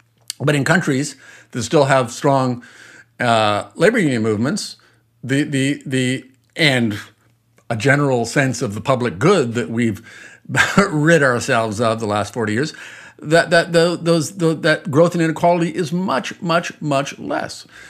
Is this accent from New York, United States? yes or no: yes; New York, United States; as a New Yorker, there's all kinds of reasons not to think Mr. Yang is the greatest person of all time.